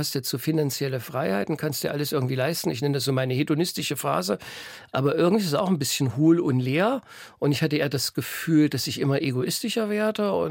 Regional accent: Germany; ich bin groß geworden in der DDR in einem katholischen Kinderheim. Da war ich 12 Jahre mit meinen Brüdern.

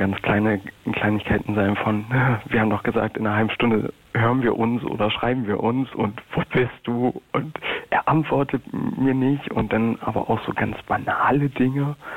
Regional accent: Berlin, Germany; ich komme aus Berlin.

